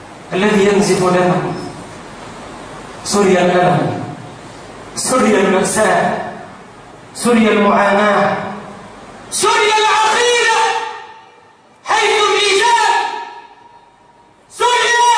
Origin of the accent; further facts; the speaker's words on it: Mansoura, Dakahlia, Egypt; عندنا في المنصورة هذا الأسبوع